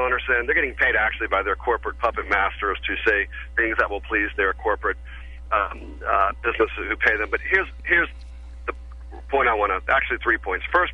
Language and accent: English; the South, United States; I'm originally from the South, and I'm a student of history.